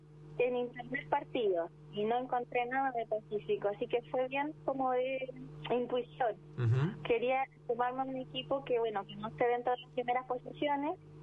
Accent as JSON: {"language": "Spanish", "town": "Osorno", "region": "Los Lagos", "country": "Chile", "said": "Soy de Osorno, región de Los Lagos, que queda en paralelo a Bariloche."}